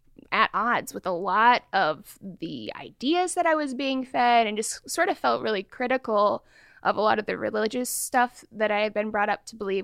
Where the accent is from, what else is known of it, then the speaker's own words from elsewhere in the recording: Portland, Oregon, United States; now in Bay Area, United States; Well, I grew up in Portland, Oregon.